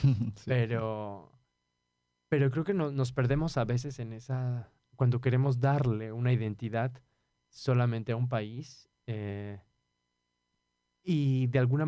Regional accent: Mexico; Y yo creo que eso es algo que incluso para mí como mexicano... permanece oculto, ¿no?

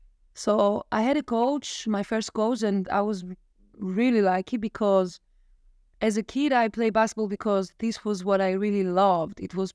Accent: Goumenissa, Central Macedonia, Greece; English is a second language; Somewhere there, but a very small place, more like a town. The name is Goumenissa, which is my hometown and I love very much.

